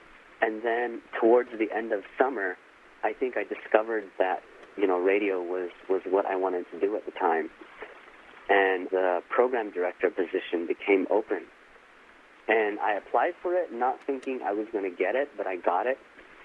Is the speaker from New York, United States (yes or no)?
no; Tuba City, Arizona, United States; I took a summer internship position at the KGHR, a small 100-watt radio station in my hometown of Tuba City.